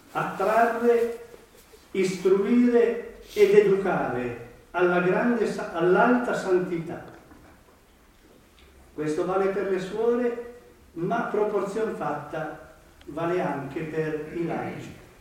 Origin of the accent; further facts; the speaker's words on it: Boves, Piedmont, Italy; tra l'altro io sono di Boves, ma ho visto che di miei concittadini ce n'erano almeno 3 o 4